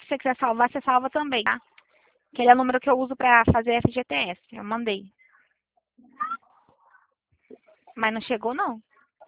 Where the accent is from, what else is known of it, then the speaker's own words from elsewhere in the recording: Presidente Prudente, São Paulo, Brazil; Não, sou de Presidente Prudente, interior de São Paulo.